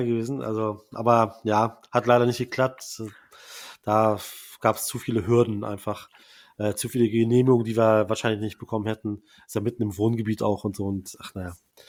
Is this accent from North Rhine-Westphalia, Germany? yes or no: no; Braunschweig, Lower Saxony, Germany; Damals habe ich selber noch im Retail gearbeitet, in Braunschweig, wo ich herkomme.